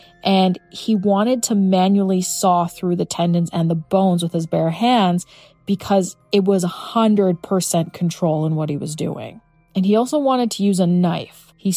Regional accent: Canada; We're Canadian. It probably came with his birth certificate.

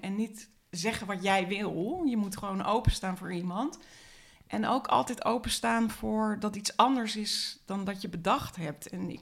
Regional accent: The Hague, South Holland, Netherlands; Den Haag, bij gewoon een heel normaal gezinnetje. Heel saai, maar wel met een heel samengestelde familie.

